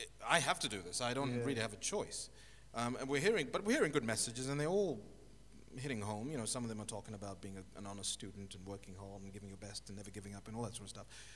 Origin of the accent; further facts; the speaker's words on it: Zimbabwe; also born or lived in Zambia / Kenya; So I was born in Zambia, in Lusaka. And then we moved to Kenya, and then in 1980, just after independence, we moved to Zimbabwe.